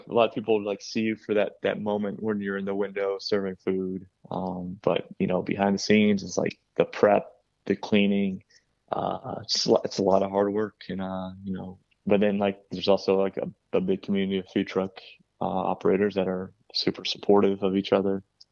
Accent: Ohio, United States; we're originally from the Northeastern Ohio, so we're like, what do we do? Do we move back home?

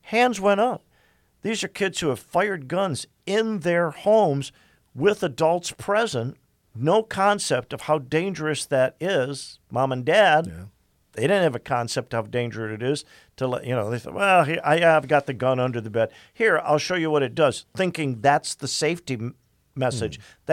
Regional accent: Detroit, Michigan, United States; now in Toledo, United States; I grew up in Detroit. We referred to them as the projects.

